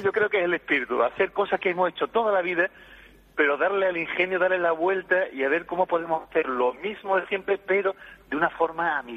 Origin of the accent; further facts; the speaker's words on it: Chiclana, Andalusia, Spain; born there; yo soy nacido aquí en Chiclana